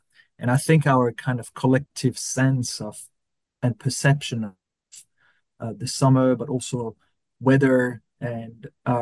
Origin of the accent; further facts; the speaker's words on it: France; moved away as an adult; now in Australia; I moved to Australia in 2014. I'm French from original background. I'm now Australian. My two boys are born in Australia, and Australia is my home.